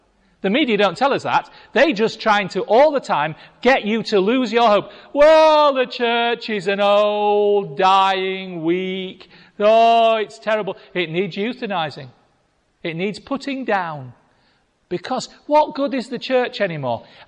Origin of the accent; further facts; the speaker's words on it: United Kingdom; Now, as British people, we ought to love this because it's our sort of hope.